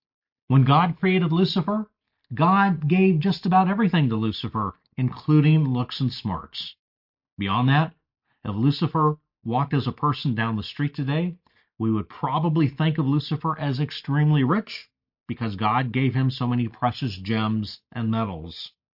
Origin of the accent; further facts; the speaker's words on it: El Paso, Texas, United States; in my hometown of El Paso, Texas